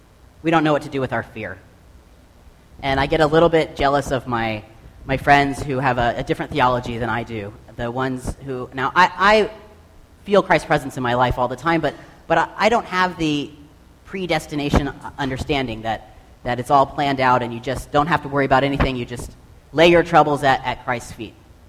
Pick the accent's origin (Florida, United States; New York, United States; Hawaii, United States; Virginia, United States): Florida, United States; Tampa; I was born and raised here in Tampa